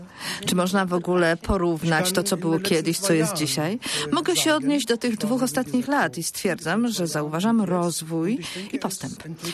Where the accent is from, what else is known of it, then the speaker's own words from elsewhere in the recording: Hamburg, Germany; Polish is a second language; a ja z Hamburga, to tu prawie jestem jak z południa.